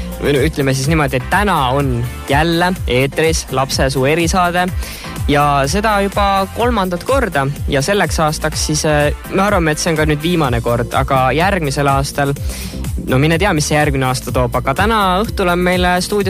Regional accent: Märjamaa, Rapla County, Estonia; mina olen ka Märjamaalt pärit

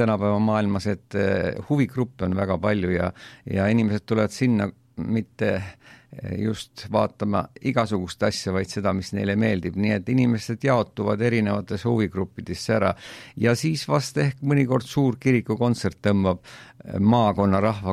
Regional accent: Viljandi County, Estonia; now in Rapla, Estonia; Ma olen pärit üldiselt Viljandimaalt ja pärist maaelu, maa perekonnast talupoja, talupidaja juurest ja niisugune elu maakohas on mulle ikka meeldinud.

